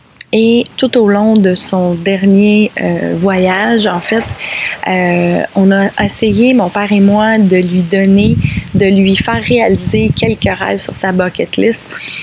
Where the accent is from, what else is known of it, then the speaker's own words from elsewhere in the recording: Quebec, Canada; je suis originaire de la Mauricie, mes parents habitaient toujours là-bas.